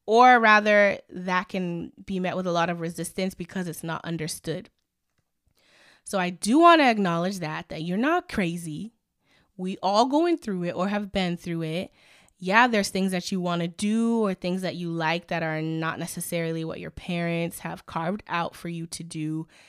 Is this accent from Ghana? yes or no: yes; Ghana; My experience as a Ghanaian is not the same as someone's experience as a Nigerian or a Jamaican or a Haitian.